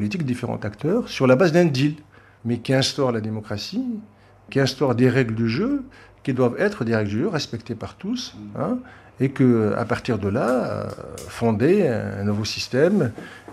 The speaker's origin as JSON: {"language": "French", "country": "Tunisia", "said": "Donc c'est notre manière, peut-être en tant que Tunisien, d'apporter notre contribution"}